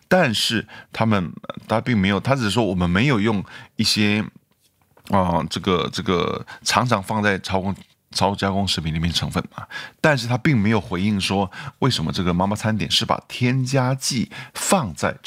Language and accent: Chinese; Taiwan; 因为我从台湾来，台湾好像没有这个词哈